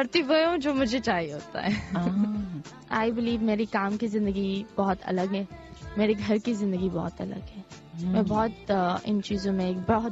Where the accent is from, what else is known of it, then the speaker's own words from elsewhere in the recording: Zimbabwe; میں زمبابوے میں پلی بڑی ہوں